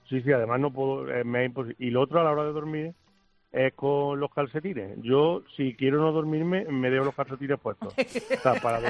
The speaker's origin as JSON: {"language": "Spanish", "town": "Lucena", "region": "Andalusia", "country": "Spain", "said": "Yo soy de Lucena."}